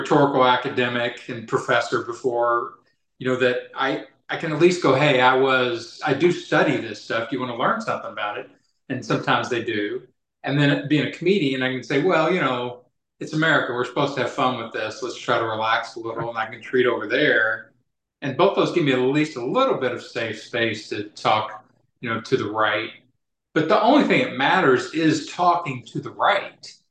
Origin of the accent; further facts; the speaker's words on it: Kentucky, United States; And I grew up in Kentucky. I was Catholic. I know how to talk to the right.